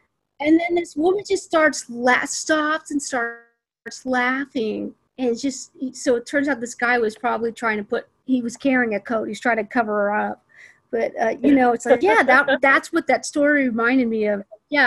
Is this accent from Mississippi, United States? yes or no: no; Seattle, Washington, United States; At that point, it had been 16 years since I've been back to Seattle. So it was so nice seeing my hometown.